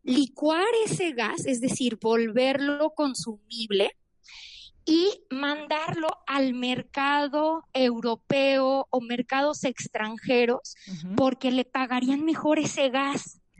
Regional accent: Mexico; y ese es un valor que como mexicanos queremos propiciar.

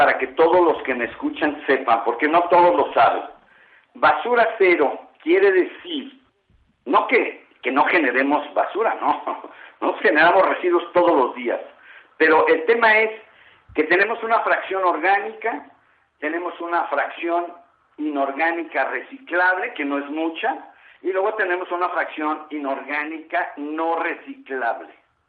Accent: Mexico City, Mexico; Esos son los capitalinos, o bueno, somos los capitalinos. Y eso somos los mexicanos, no estamos educados.

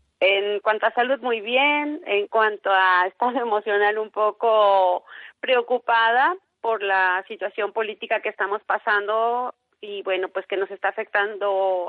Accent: Mexico; now in United States; venimos a dar lo mejor de nosotros como mexicanos, como trabajadores.

